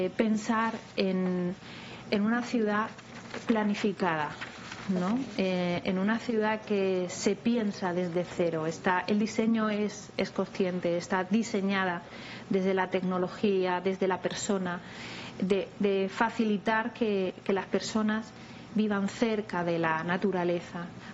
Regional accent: Spain; Yo vengo de una zona de España en la que también se nos encasilla por el sol y playa

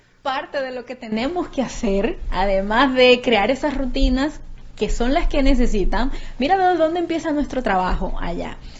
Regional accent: Dominican Republic; yo soy dominicana y yo soy caribeña

